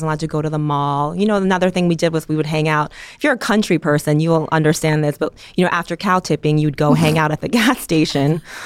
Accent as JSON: {"language": "English", "country": "United States", "said": "Because we're Asian and Persian, but we're also American."}